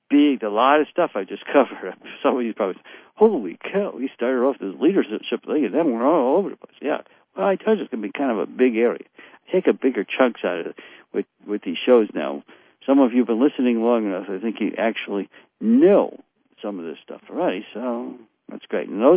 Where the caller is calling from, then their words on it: United States; I'm speaking from the United States